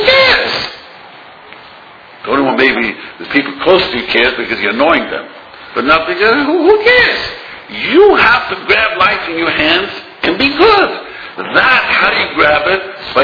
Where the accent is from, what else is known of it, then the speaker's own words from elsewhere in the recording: Williamsburg, United States; born there; English is a second language; I was born in America, believe it or not, neither. But I was born in Williamsburg, so I only learned to speak English when I moved there.